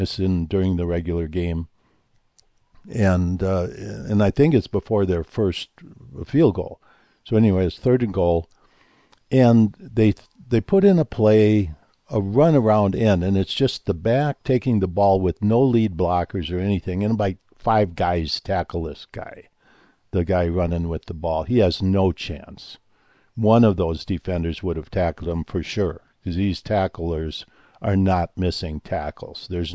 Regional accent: United States; watched football for my entire life, being an American kid.

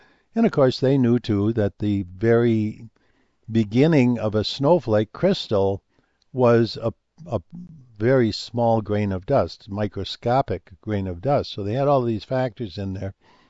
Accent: Midwest, United States; And I grew up in the Midwest, and so I'm very familiar with snow.

